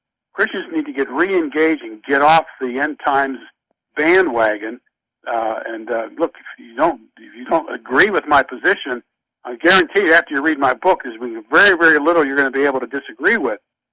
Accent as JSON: {"language": "English", "town": "Pittsburgh", "region": "Pennsylvania", "country": "United States", "said": "I was from Pittsburgh area as well."}